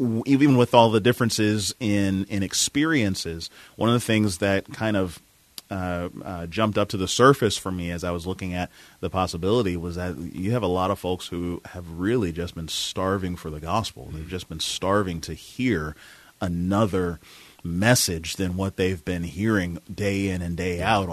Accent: Maryland, United States; Sure. I grew up in Maryland, but I grew up in Southern Maryland.

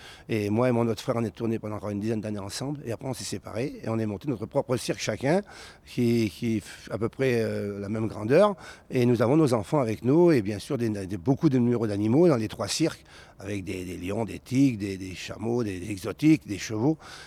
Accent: Paris, Île-de-France, France; Pour nous, on était des Parisiens. Moi, je suis né à Paris

